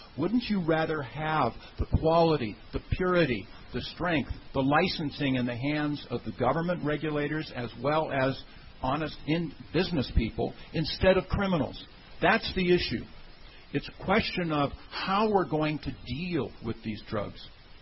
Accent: California, United States; In fact, I'm from California.

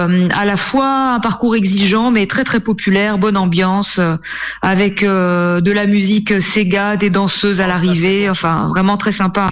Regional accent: Brittany, France; now in Mauritius; Quand on vient de Bretagne, c'est assez surprenant au début, mais ça change et c'est plutôt sympa.

